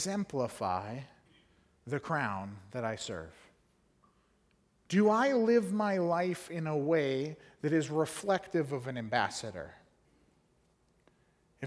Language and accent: English; Canada; I'm a Canadian who represents my country.